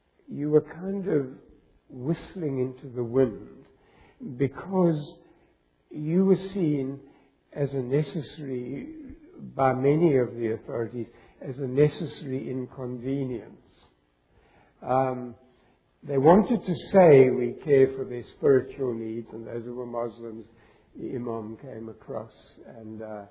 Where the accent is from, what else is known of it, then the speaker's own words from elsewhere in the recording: England, United Kingdom; born there; also born or lived in South Africa; being English, having been born in England, the suspicion was unbelievable.